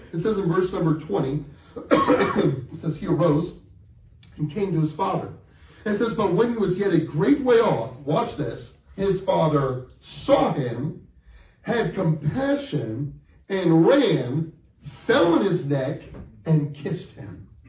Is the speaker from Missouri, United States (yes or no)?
no; Wisconsin, United States; moved away as an adult; now in Alabama, United States; Well, I grew up and I did some growing up in Wisconsin. There, it was Lutheran.